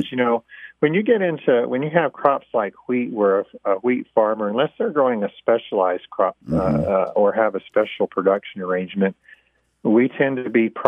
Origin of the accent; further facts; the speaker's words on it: Kansas, United States; When I was a farm kid growing up in Kansas